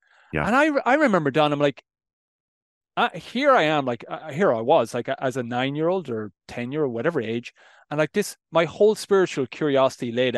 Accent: Ireland; I was the first in my family, like growing up in Ireland, Roman Catholic Ireland. I mean, you know, devout Roman Catholic Christian

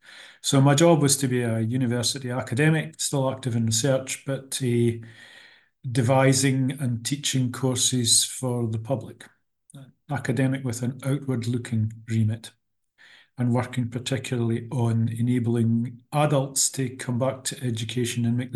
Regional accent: Scotland, United Kingdom; born or raised there

